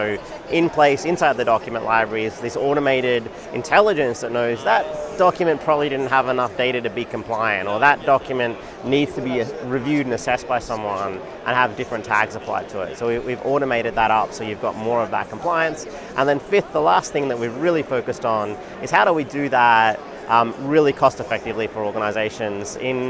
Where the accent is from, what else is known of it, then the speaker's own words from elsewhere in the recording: Australia; accent: Australian; now in Seattle, United States; Originally from Australia, you can hear from my accent, but now based in Seattle.